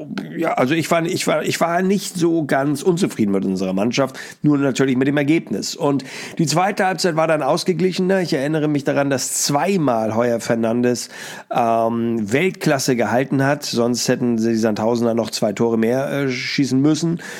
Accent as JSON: {"language": "German", "region": "Hamburg", "country": "Germany", "said": "ich lache mich ja als Hamburger so ein bisschen kaputt"}